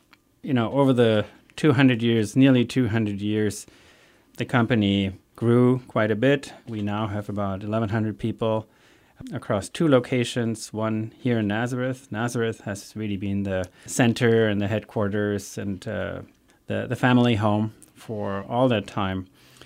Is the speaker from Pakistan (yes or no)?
no; Germany; now in United States; where I grew up in Germany, you know, hills and mountains and rivers and lots of nature and lots of industry as well and business.